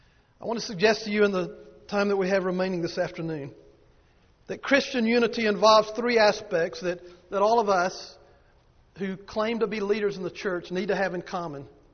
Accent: Alabama, United States; I grew up in Alabama, and as a boy, we would travel around the southeast

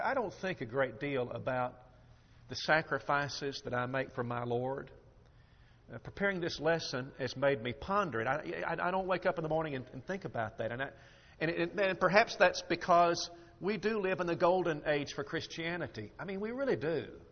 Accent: Huntsville, Alabama, United States; I made reference to the fact that I'm from Huntsville, Alabama. Now, Huntsville, Alabama is at the top of Alabama, just beneath the Tennessee line

